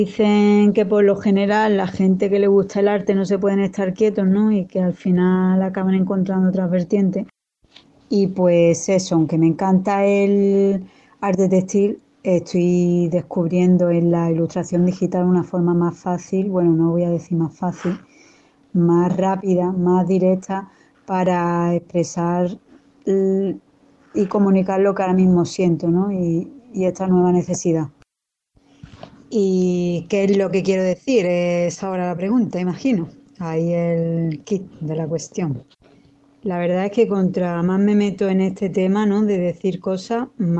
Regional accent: Málaga, Andalusia, Spain; soy de Málaga

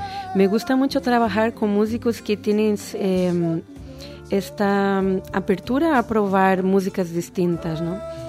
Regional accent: Brazil; Spanish is a second language; vengo de Brasil, pero siempre me gustó investigar otros estilos

